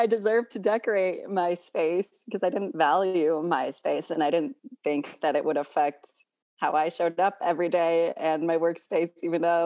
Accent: Washington, United States; also born or lived in Mexico; I'm formerly undocumented. I was born in Mexico, was raised in Washington State, and have lived all over the U.S.

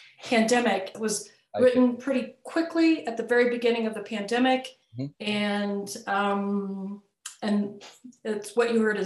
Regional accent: Colorado, United States; I did a collaboration about Columbine, since I'm from Colorado.

